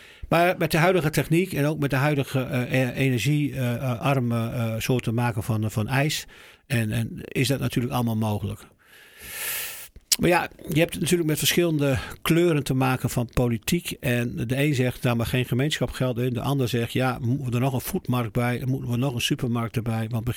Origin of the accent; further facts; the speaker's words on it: Groningen, Netherlands; now in Eelde, Netherlands; ik als echte Groninger en nu een paar jaar Drenthe, wat ik ook prachtig wonen vind.